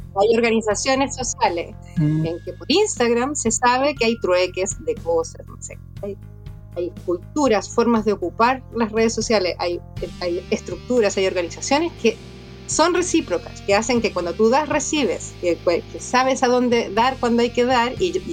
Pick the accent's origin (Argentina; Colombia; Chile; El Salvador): Chile; Lo que tenemos muy como chilenos es que esperamos siempre de las estructuras sociales